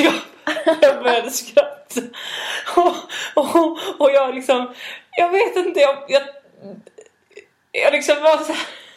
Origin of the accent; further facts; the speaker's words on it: Malmö, Skåne, Sweden; jag är också från Malmö.